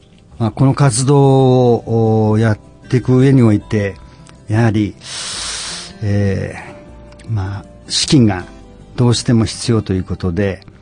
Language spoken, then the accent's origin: Japanese; Nagoya, Aichi, Japan; 名古屋の駅前です